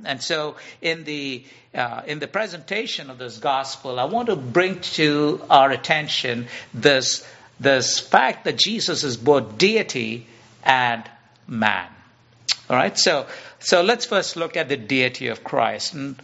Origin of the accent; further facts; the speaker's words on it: India; I'm from India